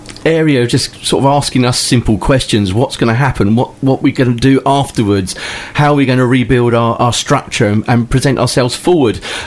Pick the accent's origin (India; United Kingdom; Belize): United Kingdom; So really, is this just us as the British looking at expanding our horizons?